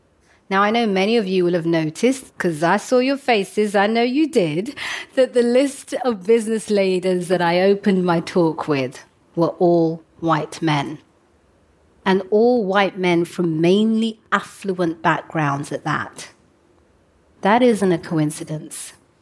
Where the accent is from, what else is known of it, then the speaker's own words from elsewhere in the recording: London, United Kingdom; I grew up in London as the daughter of African immigrants, so I know what it feels like to disrupt the world the way it is and to break through. As a working class black woman